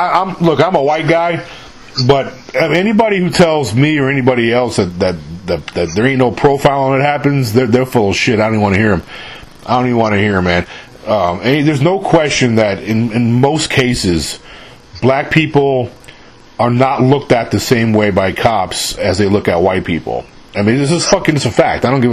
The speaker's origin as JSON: {"language": "English", "region": "New York", "country": "United States", "said": "I'm from New York. I used to sell Lucy's, man. I used to sell single cigarettes, when I was in high school up there."}